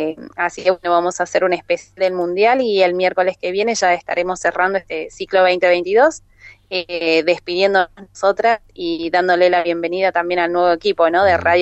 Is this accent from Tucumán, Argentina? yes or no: yes; San Miguel de Tucumán, Tucumán, Argentina; now in Bahía Blanca, Argentina; Yo soy de San Miguel de Tucumán, así que, pero ya me fui hace muchos años de ahí, ahora vivo en Bahía Blanca